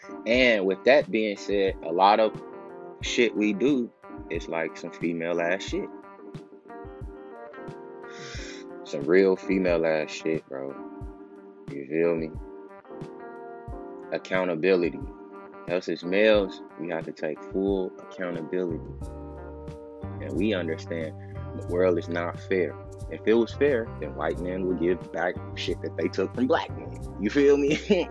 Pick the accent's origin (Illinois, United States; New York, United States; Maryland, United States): Illinois, United States; Chicago; now in Cincinnati, United States; because I say when I came down here from Chicago to Cincinnati, you know what I'm saying?